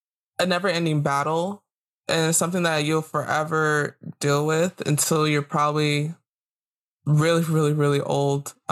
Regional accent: Rancho Cucamonga, California, United States; I grew up in Rancho. It's completely opposite. Like, I'm very much middle class.

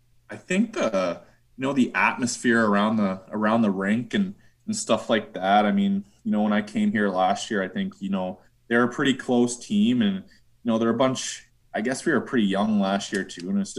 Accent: Ottawa, Ontario, Canada; Ottawa, just because I'm from Ottawa.

